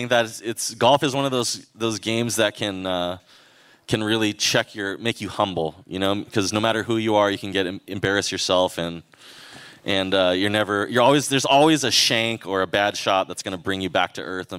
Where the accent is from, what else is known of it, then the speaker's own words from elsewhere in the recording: Hawaii, United States; We're from Hawaii. Hawaii is a place where you can't, if you get a little too big for your britches, you will get probably brought down to earth.